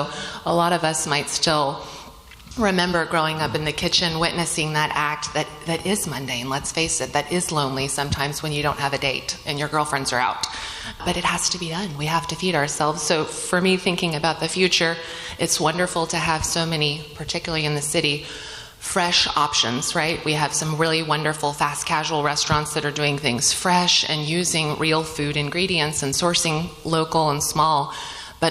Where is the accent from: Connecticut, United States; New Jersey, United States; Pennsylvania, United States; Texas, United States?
Texas, United States; Dallas; So I'm originally from Dallas, now live in rural East Texas, and we really do live in a food desert out there.